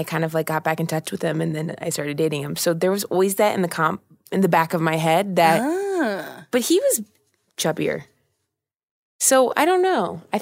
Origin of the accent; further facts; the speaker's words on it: Ohio, United States; I knew that because I grew up in Ohio and everybody was always trying to avoid DUIs.